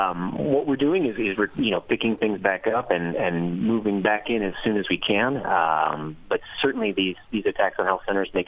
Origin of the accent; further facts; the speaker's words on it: United States; me, I'm from the United States.